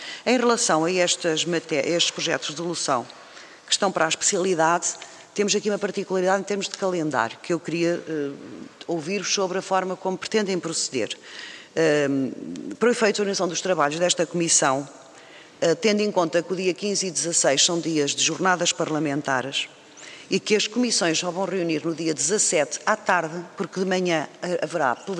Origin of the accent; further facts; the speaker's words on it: Águeda, Centro, Portugal; particularmente triste para a minha terra, porque era a minha conterrânea, para a Águeda